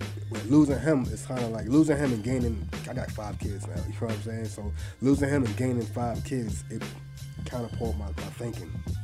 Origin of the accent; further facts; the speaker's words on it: New York, United States; And I come from New York.